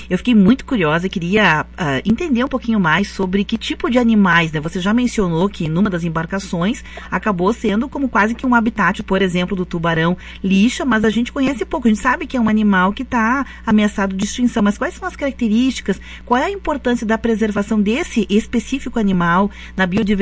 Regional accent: Brazil; mas como brasileiro, né, a gente tem mais a que proteger e conhecer essas iniciativas

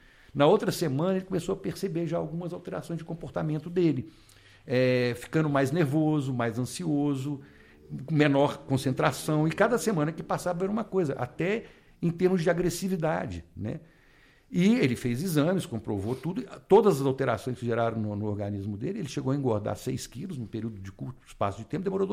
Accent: Brazil; Nós, enquanto brasileiros, nós temos o privilégio de ter o arroz com feijão.

